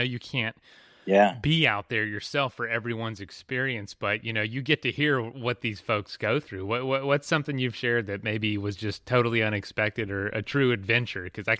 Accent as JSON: {"language": "English", "region": "Florida", "country": "United States", "tie": "born or raised there", "said": "I grew up in Florida, and, you know, just one state over"}